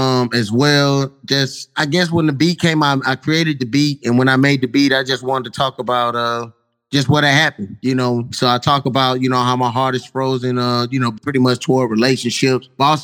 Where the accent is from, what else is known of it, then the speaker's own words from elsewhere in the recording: Mobile, Alabama, United States; Well, I'm from Mobile, Alabama. So if you look at the bottom of the map, that's where you'll find us, Mobile, Alabama.